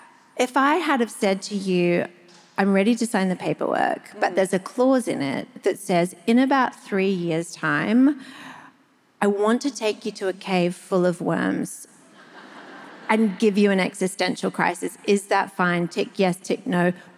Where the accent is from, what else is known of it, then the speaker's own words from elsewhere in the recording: New Zealand; I'm from New Zealand.